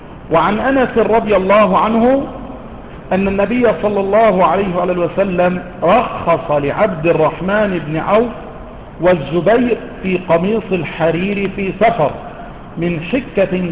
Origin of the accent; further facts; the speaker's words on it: Egypt; وما يسمى عندنا في مصر بهذا الثوب حرير